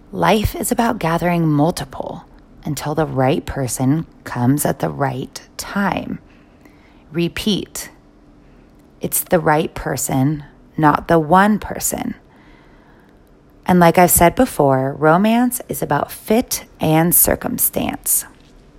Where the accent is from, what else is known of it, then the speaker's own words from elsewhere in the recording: Seattle, Washington, United States; Hey, I am from Seattle. It's not that lame.